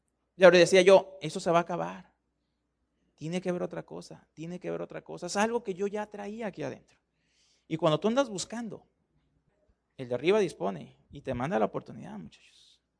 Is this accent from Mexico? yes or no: yes; Culiacán, Sinaloa, Mexico; Yo nací aquí en Culichi, ¿sí? Nací aquí en Culiacán, el tercero de cinco